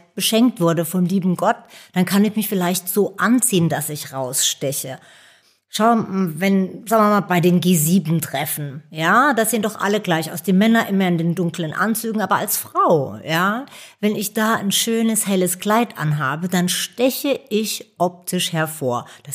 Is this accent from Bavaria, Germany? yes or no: no; Speyer, Rhineland-Palatinate, Germany; Ich komme aus einer kleinen, einer der ältesten Städte Deutschlands. Ich komme aus Speyer am Rhein, das ist in Rheinland-Pfalz. Ich habe eine ganz schöne Kindheit, sehr unbeschwert dort verbracht